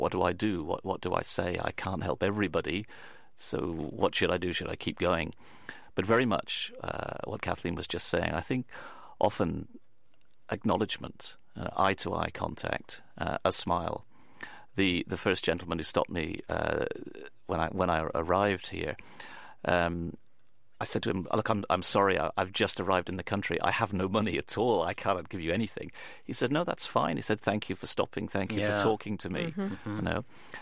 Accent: England, United Kingdom; As an Englishman, originally

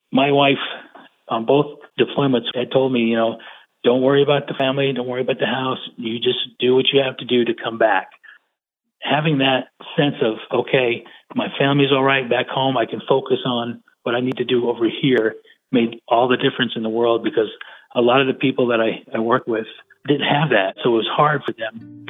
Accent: Virginia, United States; I grew up in Virginia, and my father was in the Navy, so we kind of moved around a lot.

